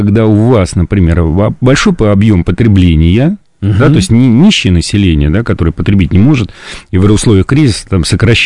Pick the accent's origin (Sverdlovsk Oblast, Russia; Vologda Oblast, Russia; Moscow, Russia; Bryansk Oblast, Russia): Moscow, Russia; Я, как коренной москвич